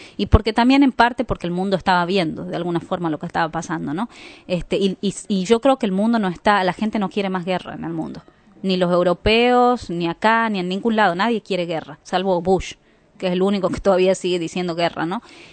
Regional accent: Argentina; nos decía, ¿de dónde sos? De Argentina.

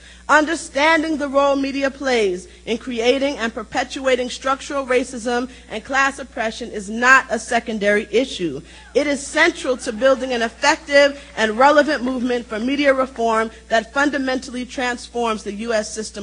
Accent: New York, United States; born there; I was born in New York into a childhood marked by the language of super predators and welfare moms 31 years ago.

